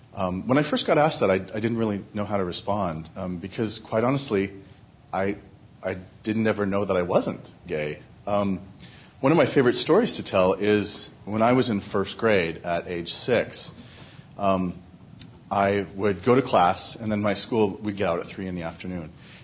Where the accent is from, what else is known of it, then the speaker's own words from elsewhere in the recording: Idaho, United States; I was raised in Idaho. For those of you who are unfamiliar with Idaho, we in the Mormon community refer to Idaho as being more Utah than Utah.